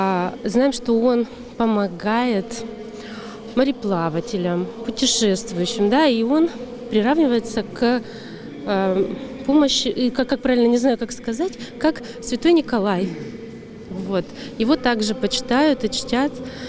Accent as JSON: {"language": "Russian", "town": "Tyumen", "region": "Tyumen Oblast", "country": "Russia", "said": "Здравствуйте, мы приехали из Тюмени."}